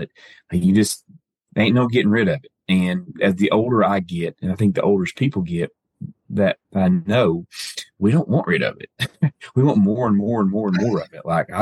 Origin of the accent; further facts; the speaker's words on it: Appalachia, United States; But I'm here to say like, hey, I'm an Appalachian and I'll fly my Appalachian flag proudly.